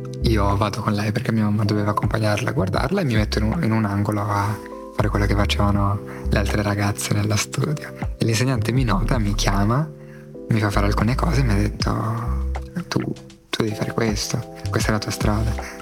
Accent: Susa, Piedmont, Italy; also born or lived in Foligno; ho 23 anni, sono nato a Foligno ma ho vissuto in quella città solamente per 3 anni, poi ho vissuto gran parte della mia infanzia e adolescenza a Susa, un paesino in provincia di Torino.

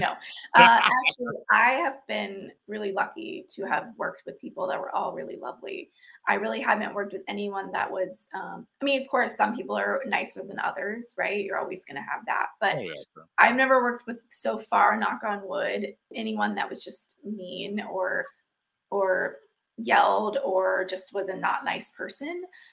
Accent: Texas, United States; also born or lived in Florida; So I'm from Texas originally, and I went to school in Florida. So I came back to Texas to kind of get my bearings

